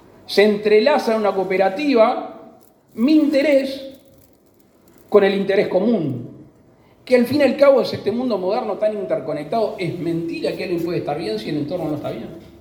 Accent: Colonia, Uruguay; yo soy de acá del Pago, mi familia materna es de Colonia, yo soy bautizado en Tararira

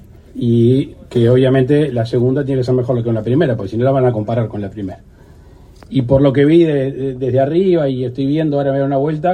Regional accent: Cerro Colorado, Florida, Uruguay; de hecho donde yo soy, de Cerro Colorado, había uno histórico

